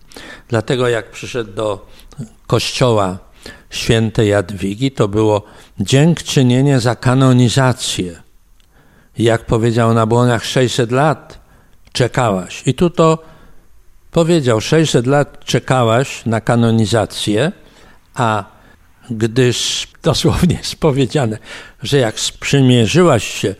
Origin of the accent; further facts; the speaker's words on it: Silesian Voivodeship, Poland; bo z jednej niejako miejscowości pochodzimy, z jednego rejonu Żywiecczyzny.